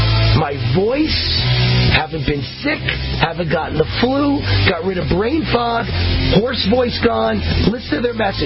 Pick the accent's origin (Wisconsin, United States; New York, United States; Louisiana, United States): New York, United States; Mount Vernon; I grew up in Mount Vernon, an all-Italian neighborhood, and everybody was named Sal, so.